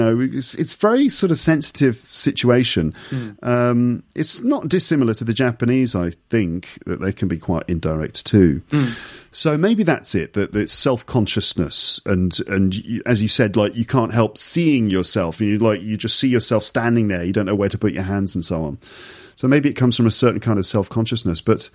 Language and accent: English; England, United Kingdom; people would just come up to me and said, are you American? I'm like, no, I'm English.